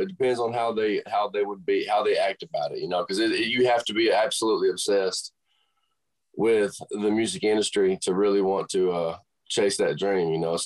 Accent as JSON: {"language": "English", "region": "Tennessee", "country": "United States", "tie": "born or raised there", "said": "And so I grew up on Center Hill Lake too, close to where I'm from."}